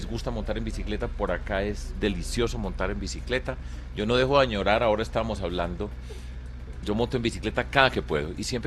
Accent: Antioquia, Colombia; otra que yo siempre añoro, mi tierra, es al lado del río Cauca, en el suroeste antioqueño.

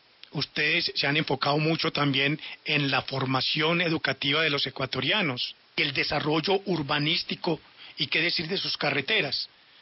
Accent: Colombia; Y eso duele como colombiano, porque habla como si nuestro país fuera un paraíso.

